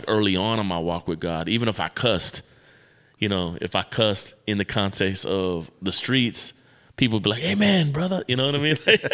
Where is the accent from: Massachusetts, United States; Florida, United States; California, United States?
Florida, United States; Miami; And so I was a knucklehead growing up in Miami, Florida, did every drug on the planet.